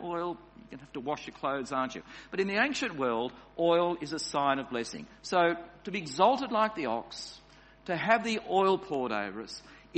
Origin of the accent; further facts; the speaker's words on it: New South Wales, Australia; A few years ago in my home state of New South Wales